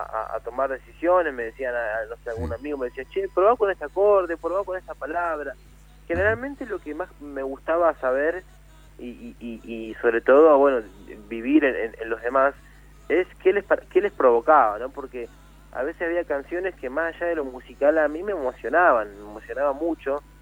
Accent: Florencio Varela, Buenos Aires Province, Argentina; born there; soy hincha de Defensa y Justicia, que es el equipo del barrio donde yo nací, de Florencio Varela, de Buenos Aires.

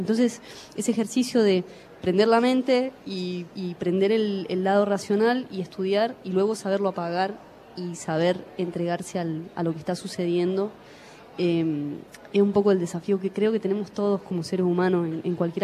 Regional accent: Córdoba, Argentina; born there; nací en Córdoba, pero nómade, de esencia nómade.

